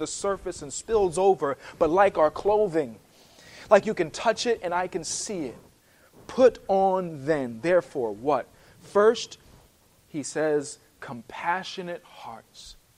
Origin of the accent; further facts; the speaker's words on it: Rhode Island, United States; now in Texas, United States; Now, I'm not from Texas. Originally, I'm from Rhode Island, but I've learned enough that Texans love barbecue